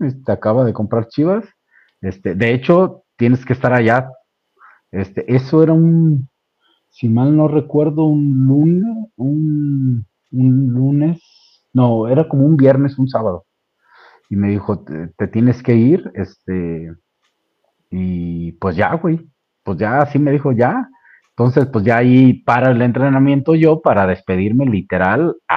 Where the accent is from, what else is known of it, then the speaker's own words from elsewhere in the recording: La Piedad, Michoacán, Mexico; vengo a pasar Año Nuevo a mi tierra, ¿no? A La Piedad